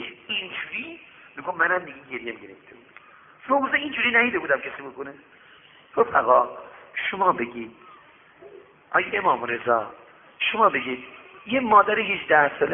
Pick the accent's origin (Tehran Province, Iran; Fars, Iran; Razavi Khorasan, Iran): Fars, Iran; Shiraz; گفت شما اهل کجا هستی؟ گفتم شیراز.